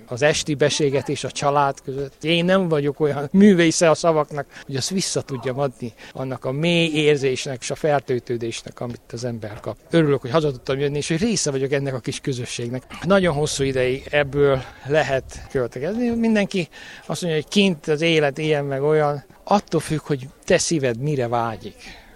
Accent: Transylvania, Romania; A Kiskükülő partján láttam meg a napvilágot, szülőföldem, szülőhazámnak azért, gyermekkorom bölcsőjének ezt a kis falut, ezt a kis közösséget tartom. A szívem azért az mindig itt marad ebbe a kis faluba. Nagyanyám, aki itt nevelt ebbe a faluba, az emlékemből soha ki nem mehet.

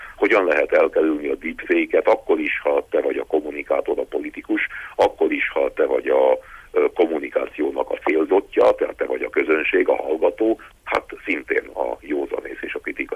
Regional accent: Transylvania, Romania; amikor azt látom otthon Erdélyben

